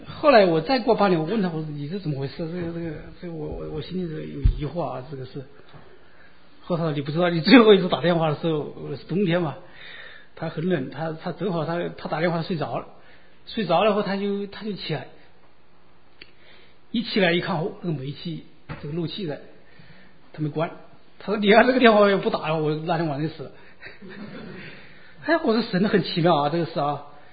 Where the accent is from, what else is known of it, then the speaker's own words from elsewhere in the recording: Jingzhou, Hubei, China; now in United States; 我在我的家乡嘛，我的家乡是一个小town嘛，一个小镇，在那个荆州嘛，这个荆州就是刘备接荆州那个荆州嘛，就那个荆州。